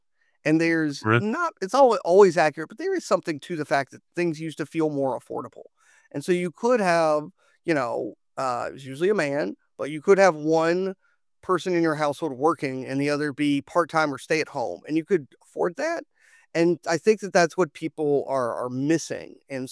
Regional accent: Alabama, United States; So like I grew up in Alabama. My dad worked in one of these steel plants in Birmingham

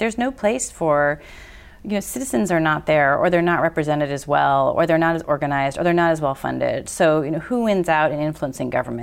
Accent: Berkeley, California, United States; Yeah. Well, you know, I grew up in Berkeley, California

